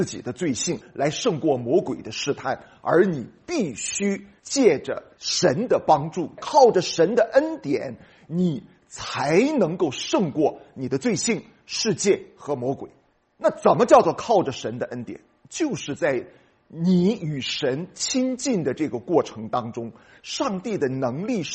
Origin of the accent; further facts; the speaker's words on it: China; 因为我们中国人的传统的信仰核心是利益。我们这些民间的信仰，我们中国人传统的信仰